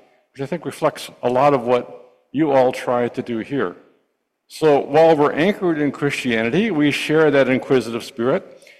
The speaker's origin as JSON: {"language": "English", "town": "Marinette", "region": "Wisconsin", "country": "United States", "tie": "born or raised there", "lives_now": "Madison, United States", "said": "When I was growing up in Marinette, it was a city of about 14,000 nestled on the shore of the Menominee River that formed the border with Michigan."}